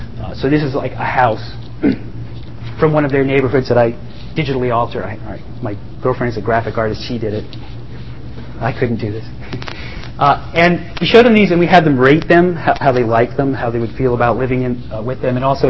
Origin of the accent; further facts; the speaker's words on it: New Haven, Connecticut, United States; I'm from New Haven, Connecticut, which is a classic Rust Belt city.